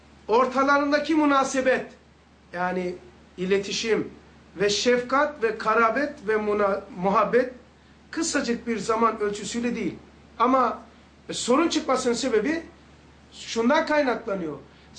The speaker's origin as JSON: {"language": "Turkish", "region": "Black Sea Region", "country": "Turkey", "said": "Ben Karadenizliyim. Tahtadan evimiz vardı."}